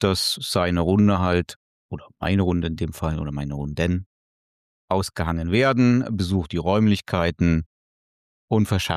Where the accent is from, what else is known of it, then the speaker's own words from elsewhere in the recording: Bavaria, Germany; ich bin aus der Region rund um Franken